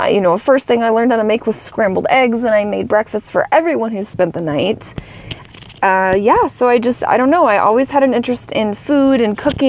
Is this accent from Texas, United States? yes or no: yes; Dallas, Texas, United States; I will start with growing up in Dallas, Texas, which we say is a great place to be from.